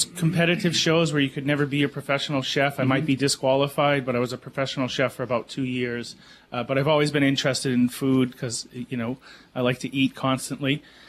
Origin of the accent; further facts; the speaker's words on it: Manchester, New Hampshire, United States; I grew up on Second Street in Manchester